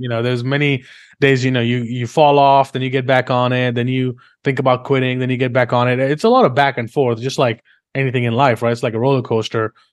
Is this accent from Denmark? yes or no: no; India; moved away as an adult; now in London, United Kingdom; So I was born and raised in India, and I moved to London and just, you know, get my college degree and everything.